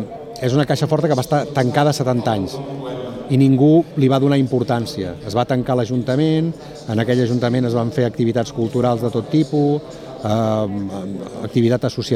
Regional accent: Portbou, Catalonia, Spain; jo ara ja em trobava gent de Portbou de tota la vida que deien, tu, aviam si foteu el camp.

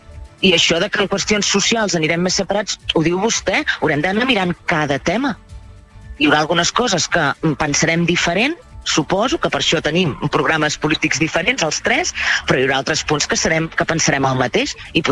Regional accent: Catalonia, Spain; som els catalans que volem el dret d'autodeterminació

